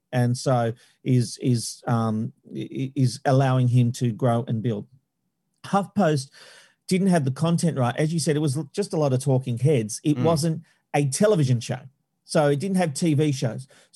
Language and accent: English; Australia; and still as an Australian, be able to watch those versions of the channel.